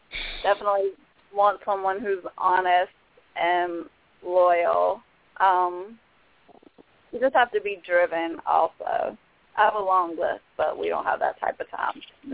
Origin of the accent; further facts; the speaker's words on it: Georgia, United States; I'm from Savannah in the country. It's small, in case you can't tell by my accent, but everyone loves to hate. it's like 45 minutes south of Savannah, so yeah.